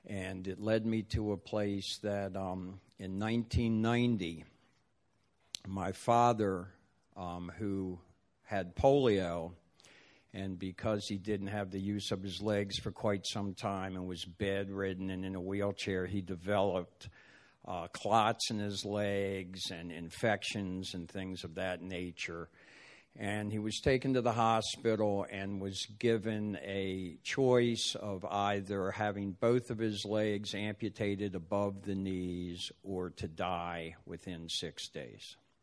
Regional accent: Baltimore, Maryland, United States; Yeah, I grew up in Baltimore, and when I was a kid, all I wanted to do was take Brooks Robinson's job and be the third baseman for the Baltimore Orioles when I grew up.

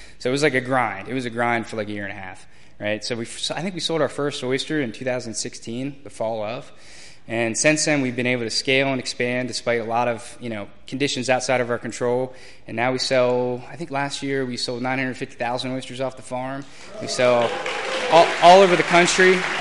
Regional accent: Eastern Shore, United States; I grew up on the Eastern Shore. I grew up on the water, very fortunate. Grew up on a farm.

